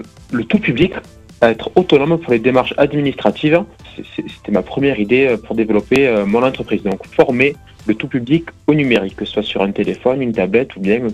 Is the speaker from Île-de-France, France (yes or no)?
no; Cagnac-les-Mines, Occitanie, France; je suis précisément de Cagnac-les-Mines.